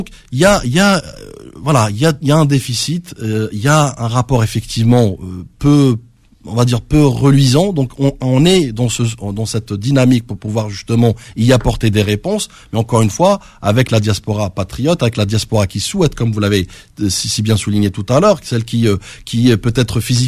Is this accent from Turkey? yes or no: no; France; born there; je suis issu de cette immigration. Je suis né en France, hein, je le rappelle.